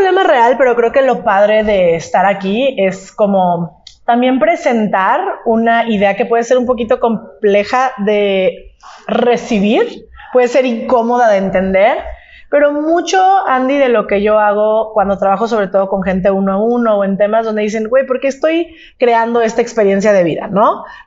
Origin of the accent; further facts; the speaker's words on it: Guadalajara, Jalisco, Mexico; now in Mexico City, Mexico; soy de Guadalajara. Tengo viviendo en la Ciudad de México ya 10 años